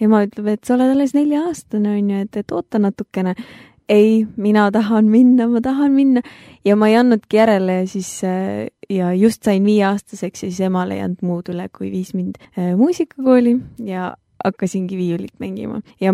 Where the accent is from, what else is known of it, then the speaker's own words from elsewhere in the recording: Saare County, Estonia; also born or lived in Russia; ma sündisin Saaremaal. Nii et tegelikult ma olen saarlane, siis saare piiga.